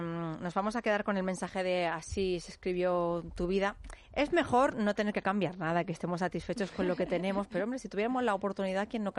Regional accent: Malaga, Andalusia, Spain; hoy es el día de mi tierra porque arranca la Feria de Málaga, nuestra gran fiesta anual

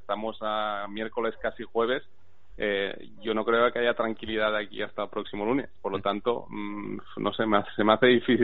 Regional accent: Catalonia, Spain; Me siento catalán, me siento español y eso no va a cambiar nada.

